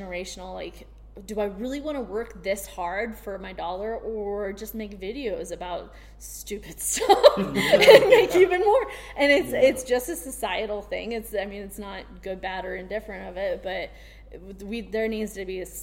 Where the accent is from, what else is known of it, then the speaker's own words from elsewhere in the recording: Midwest, United States; I grew up in the Midwest on a farm, and there was factory farms all over.